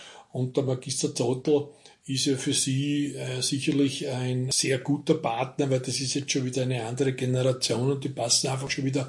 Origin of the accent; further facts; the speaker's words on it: Ternitz, Lower Austria, Austria; Ich bin auch in der Industriestadt Ternitz aufgewachsen.